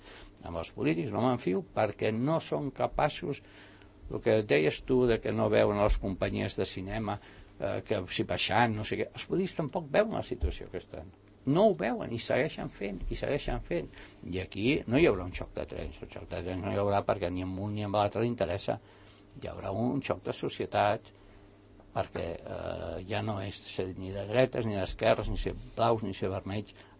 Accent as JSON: {"language": "Catalan", "region": "Catalonia", "country": "Spain", "said": "a mi com a català"}